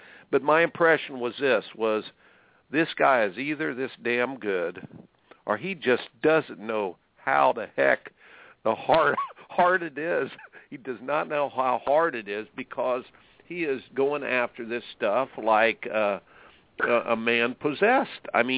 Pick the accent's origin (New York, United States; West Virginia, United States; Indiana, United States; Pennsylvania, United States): Indiana, United States; Indianapolis; Growing up in Indianapolis myself, Dwayne Clee, he was one of those guys in tennis.